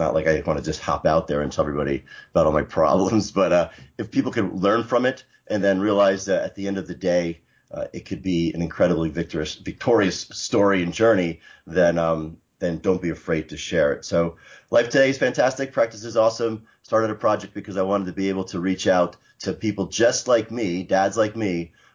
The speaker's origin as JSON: {"language": "English", "town": "Clifton", "region": "New Jersey", "country": "United States", "said": "So, you know, starting my story, I'm from Clifton, New Jersey."}